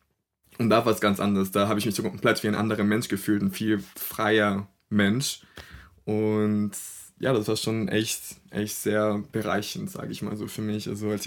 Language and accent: German; Brazil; German is a second language; moved away; Weil in der Gesellschaft, wo ich aufgewachsen bin, in Brasilien, da waren die noch sehr, sehr, sehr konservativ und sehr katholisch geprägt auch.